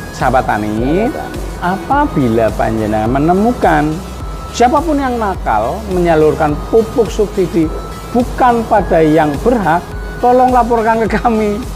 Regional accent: Cilacap, Central Java, Indonesia; Saya lahir, besar, bekerja di Cilacap.

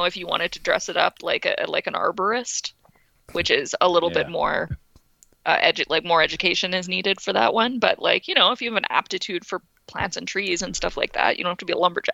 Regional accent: Winnipeg, Manitoba, Canada; I had a friend when I was growing up in Winnipeg

